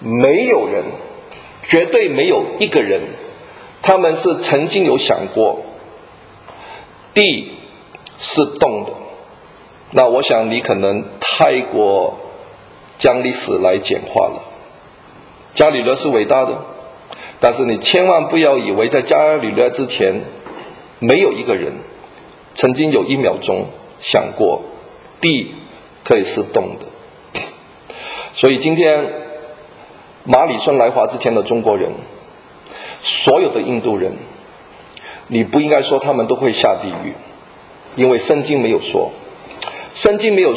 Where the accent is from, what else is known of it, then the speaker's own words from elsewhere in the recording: Taiwan; 我们台湾人最喜欢讲叫浪游啊，就到罗马。